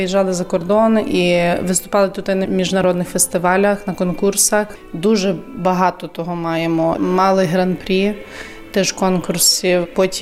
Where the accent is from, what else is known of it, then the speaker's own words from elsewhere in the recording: Rivne Oblast, Ukraine; moved away as an adult; now in Łosinka, Poland; Я сама з Рівненської області. Закінчила університет в Рівному, музично-педагогічний. І 16 років тому достала запрошення до Лощинки. Так знайшлася в Лощинці.